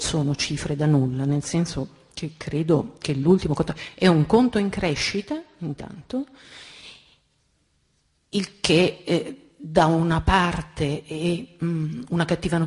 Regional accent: Messina, Sicily, Italy; peraltro io sono messinese, ho fatto una gran fatica a capire Palermo

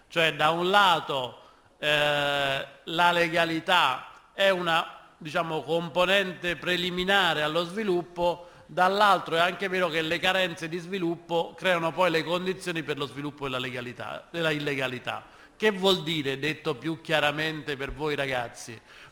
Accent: Rome, Lazio, Italy; io vengo da Roma, ho studiato il mezzogiorno

